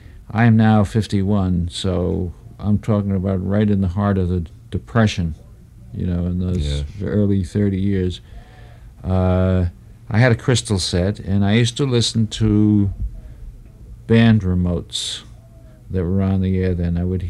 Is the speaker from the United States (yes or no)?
yes; New London, Connecticut, United States; Yes, Arnold, I'm from New London, Connecticut, and Les is from New Haven. Family moved around different towns in Connecticut in our early years.